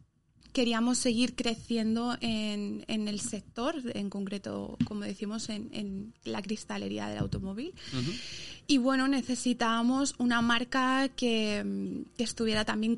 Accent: Madrid, Community of Madrid, Spain; moved away; yo tengo que decir que soy de Madrid, llevo ya aquí más de media vida

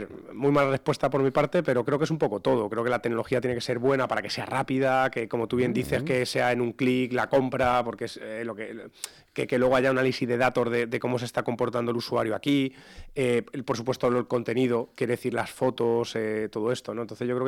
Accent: Toledo, Castilla-La Mancha, Spain; yo soy de Toledo, por lo tanto el Ayuntamiento de Toledo

